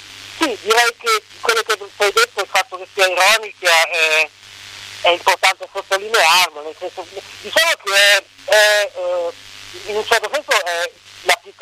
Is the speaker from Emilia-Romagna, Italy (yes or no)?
yes; Bologna, Emilia-Romagna, Italy; vengo a meno per età dalla Romagna, che è terra, insomma, di liscio e di mazurka, poi sono pure di Bologna